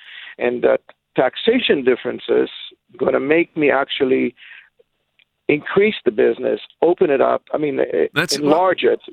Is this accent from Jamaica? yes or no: no; Israel; moved away as an adult; also born or lived in Canada; now in United States; I mean, I'm an immigrant myself, but I immigrated from Israel to Canada by the rules, from Canada to United States by the rule, opened a company